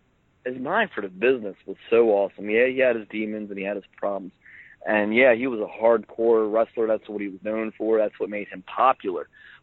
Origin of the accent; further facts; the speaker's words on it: Baltimore, Maryland, United States; I'm a guy from Baltimore, and we have the whole Raven Steelers rivalry.